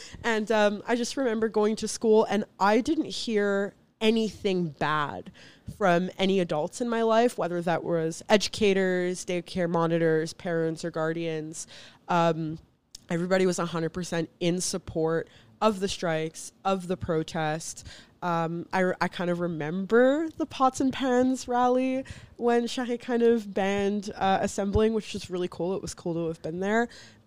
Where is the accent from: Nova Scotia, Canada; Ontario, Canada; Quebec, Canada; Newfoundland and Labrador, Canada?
Quebec, Canada; Montreal; I'm born and raised in Montreal